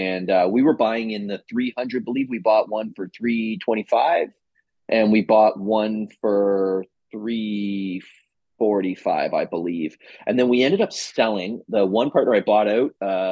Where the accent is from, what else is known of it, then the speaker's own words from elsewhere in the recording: Ajax, Ontario, Canada; I grew up in South Ajax and there's a lot of them built in that era down there, semis, detached.